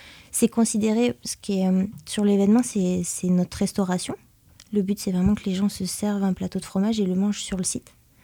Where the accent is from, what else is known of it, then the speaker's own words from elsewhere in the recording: Aurillac, Auvergne-Rhône-Alpes, France; moi, je viens d'Aurillac et j'ai grandi avec le Festival international des arts de la rue.